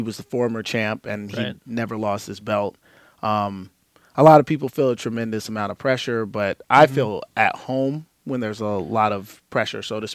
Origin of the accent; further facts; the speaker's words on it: Alaska, United States; So I'd say I'm from Alaska.